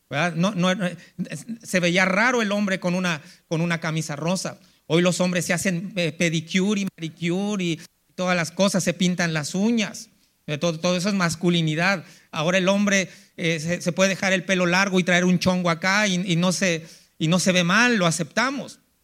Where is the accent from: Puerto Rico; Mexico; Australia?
Mexico; Mexico City; moved away as an adult; now in United States; yo nací en la Ciudad de México y 23 años estuve allá. Allá me crié, allá estudié mis primeros años de escuela. Y tengo 27 años en el Valle del Río Grande, en el Valle de Texas.